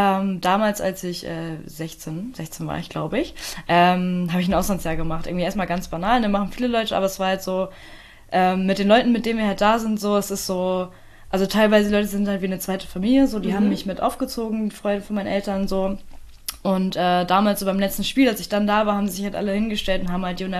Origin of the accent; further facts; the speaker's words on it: Hamburg, Germany; Und ich komme aus Hamburg, ich komme aus dem Viertel. Ja. Also ich bin hier, also nicht geboren, ne? Aber aufgewachsen.